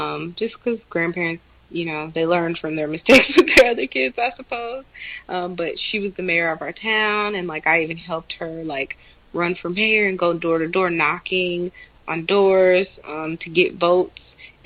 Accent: the South, United States; And we're from the South, so if you're not in the house, you're outside.

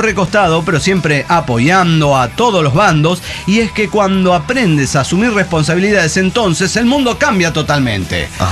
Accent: Dallas, Texas, United States; en realidad soy de cerca de Dallas, Texas

